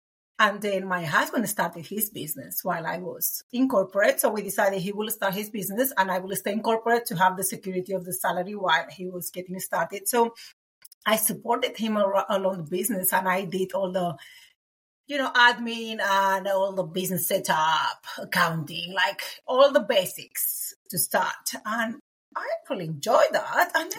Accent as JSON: {"language": "English", "country": "Spain", "second_language": "English", "moved": "yes", "lives_now": "Auckland, New Zealand", "said": "as you can all hear in my lovely accent, I am from Spain, but I live in Auckland, New Zealand."}